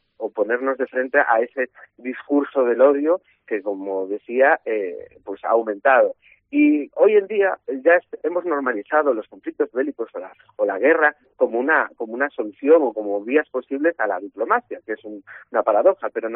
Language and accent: Spanish; Galicia, Spain; desde luego nosotros como gallegos y gallegas tenemos una responsabilidad histórica